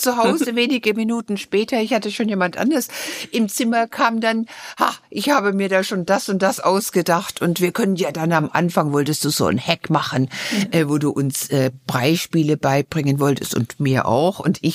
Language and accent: German; East Germany, Germany; ich bin aus dem Osten, ich bin es gewöhnt, wirklich nicht von Transfers zu leben, sondern durch meine eigene Arbeit.